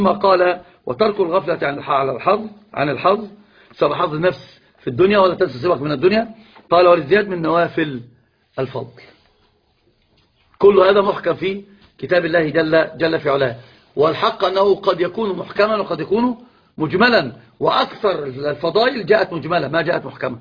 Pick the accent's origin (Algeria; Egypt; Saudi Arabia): Egypt; الدين في كل شيء عندنا في مصر بالذات، البلد العريق العظيم